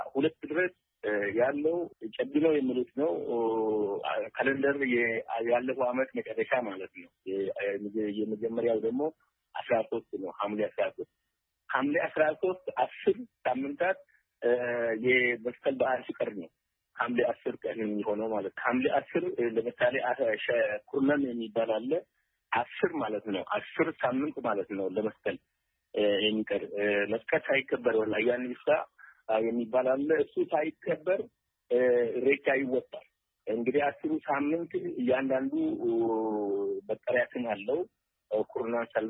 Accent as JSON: {"language": "Amharic", "town": "Oda Buluq", "region": "Oromia", "country": "Ethiopia", "tie": "born or raised there", "said": "አሁን ለምሳሌ እኔ ተወልጄ ባደኩበት በኦዳ ብሉቅ አካባቢ ኢሬቻ ይከበራል።"}